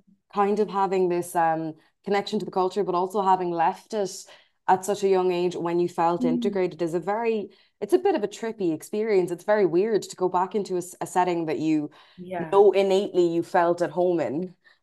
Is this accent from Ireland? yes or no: yes; Ireland; born there; I was born in Ireland myself, and I kind of had to pick it up through what was happening in the house.